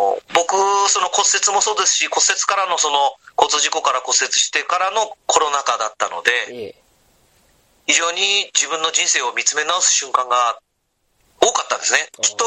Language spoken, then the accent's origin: Japanese; Goto, Nagasaki, Japan; 僕やっぱ五島出身で、肌も色黒く焼けててね